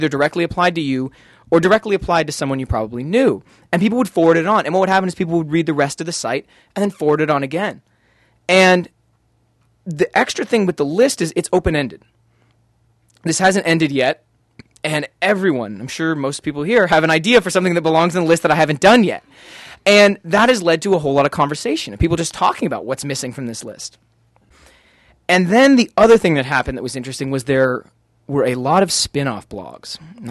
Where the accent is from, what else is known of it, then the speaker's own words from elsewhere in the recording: Canada; I mean, I'm Canadian.